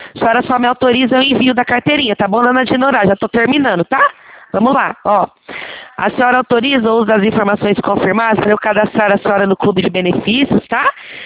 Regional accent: São Paulo, Brazil; Só que eu sou de São Paulo

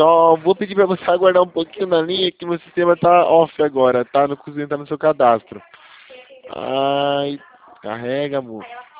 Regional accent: Itatiba, São Paulo, Brazil; Eu sou de Itatiba, São Paulo. Interior de São Paulo.

